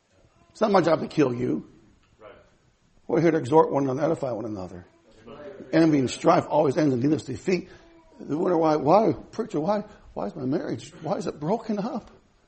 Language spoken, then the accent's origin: English; Midwest, United States; I'm a country boy, born and bred in the Midwest.